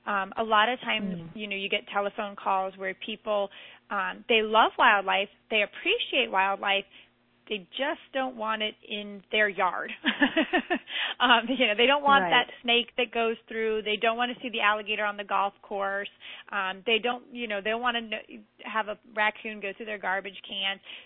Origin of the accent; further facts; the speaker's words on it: Florida, United States; I mean, I grew up here. I'm a Florida native. I grew up on Lake Osborne here in South Florida.